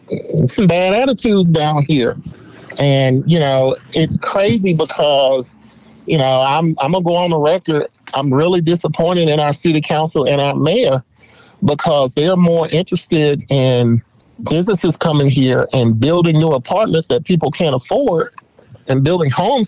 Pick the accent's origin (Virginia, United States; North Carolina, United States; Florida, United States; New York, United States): North Carolina, United States; Charlotte; I remember growing up in Charlotte, and it was one of those neighborhoods where if you lived over there, people thought you had money.